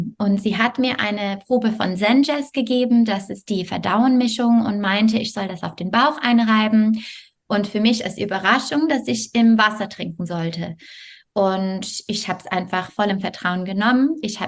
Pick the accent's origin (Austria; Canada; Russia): Canada; Montreal, Quebec; German is a second language; In Kanada ist es sehr kalt. Also ich komme aus Montreal.